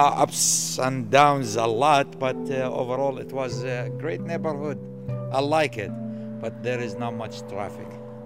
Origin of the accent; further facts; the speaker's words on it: Jordan; now in United States; I'm originally from Jordan. Jordan, it's a country in the Middle East. It's very beautiful country.